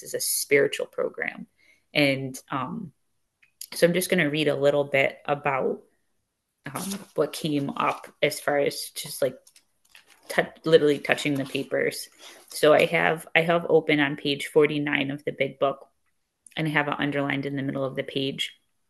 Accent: Waterbury, Connecticut, United States; first language Ebonics; I say my first language is Ebonics. I'm from downtown Waterbury. During the crack epidemic, it was hilarious.

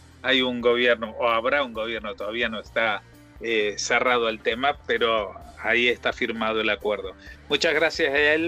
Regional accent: Argentina; siendo argentino

